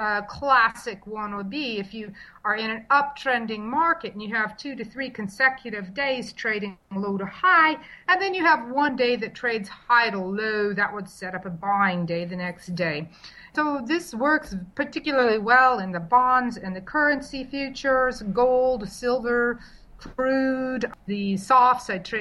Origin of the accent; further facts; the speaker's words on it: California, United States; accent: Southern California; My accent is actually Southern California.